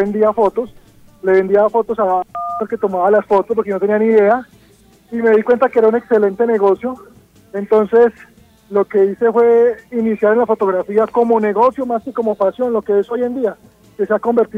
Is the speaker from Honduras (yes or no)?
no; Armenia, Quindío, Colombia; una de ellas fue el terremoto del Eje Cafetero. Yo soy de Armenia.